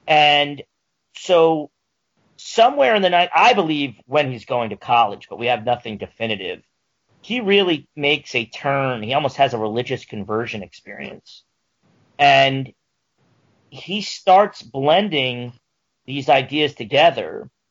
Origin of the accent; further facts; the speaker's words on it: New Jersey, United States; from originally New Jersey, unfortunately my home state